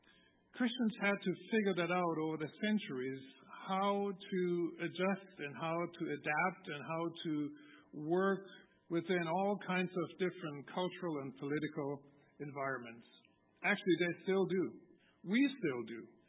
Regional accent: Germany; As many of you know, I grew up in Germany, and I actually witnessed the wall coming down.

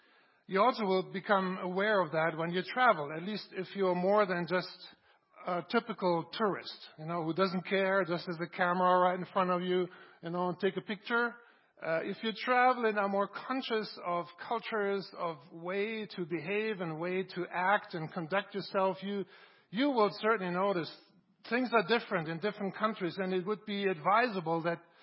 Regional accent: Germany; also born or lived in United States; now in Canada; We had the privilege of living in three countries. I grew up in Germany, we lived in the States, we lived in Canada.

